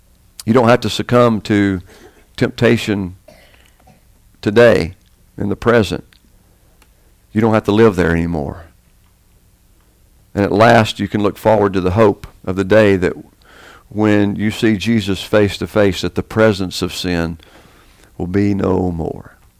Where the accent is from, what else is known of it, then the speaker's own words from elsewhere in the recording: Bible Belt, United States; what I struggled and many of you struggled with growing up in the Bible Belt in this generation